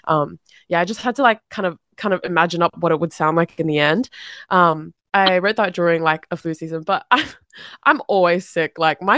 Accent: New South Wales, Australia; I was born and raised in Western Sydney.

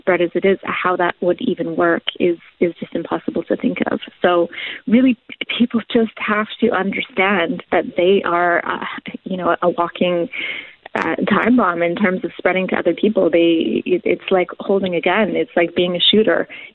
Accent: Canada; I'm originally coming from Canada

